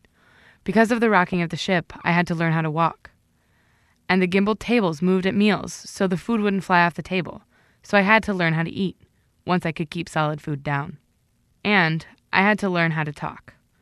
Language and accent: English; Urbana, Illinois, United States; I grew up in Urbana, Illinois, about as far from ships or the ocean as I could be.